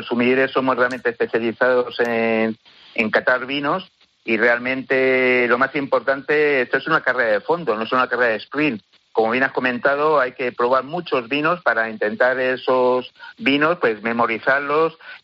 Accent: Canary Islands, Spain; yo soy canario y muchas veces en los vinos de mi tierra pues percibo esa salinidad que da el Atlántico

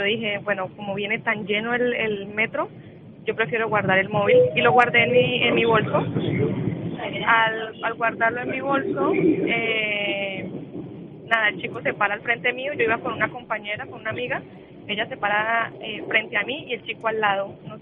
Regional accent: Colombia; yo soy colombiana.

